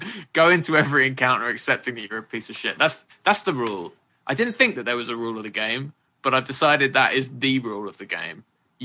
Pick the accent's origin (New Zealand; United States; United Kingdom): United Kingdom; Because I'm British